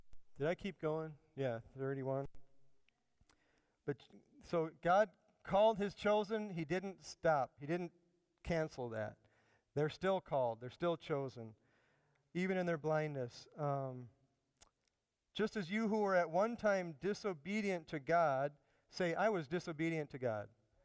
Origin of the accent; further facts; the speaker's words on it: Chicago, Illinois, United States; I'm from Chicago, you know. It's like none of this Minnesota nice.